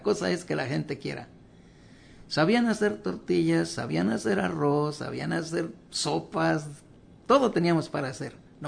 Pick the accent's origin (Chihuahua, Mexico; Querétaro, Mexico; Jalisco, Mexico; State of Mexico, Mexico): Querétaro, Mexico; Tequisquiapan; yo vengo de Tequisquiapan, donde le digo que había mucho marisco, mucho pescado ahí en una presa. Le digo, mi pueblo, no le había dicho antes, pero eso era muy bonito allí.